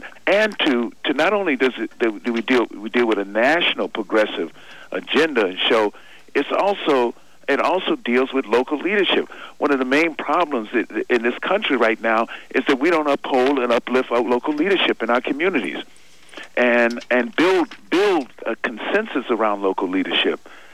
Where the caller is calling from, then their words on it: New York, United States; No, I'm not calling from San Francisco. I happen to be in New York right now.